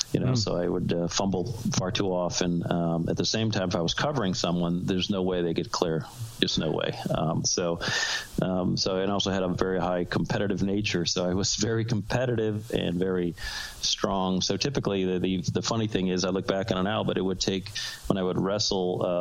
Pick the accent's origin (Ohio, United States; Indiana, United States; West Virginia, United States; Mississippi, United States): Ohio, United States; Cleveland; I grew up in Cleveland, Ohio, and I had three sisters, and I was the second oldest.